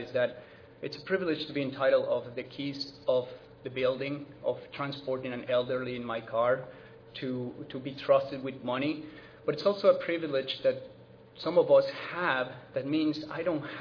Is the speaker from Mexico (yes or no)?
yes; Mexico; now in Denver, United States; And we're both from Mexico and have the privilege to be living in Denver, Colorado, and a place that we call home now.